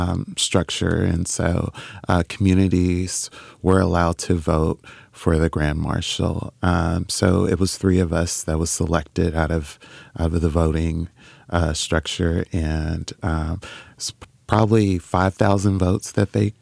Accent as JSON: {"language": "English", "town": "Los Angeles", "region": "California", "country": "United States", "said": "No, I'm from Los Angeles."}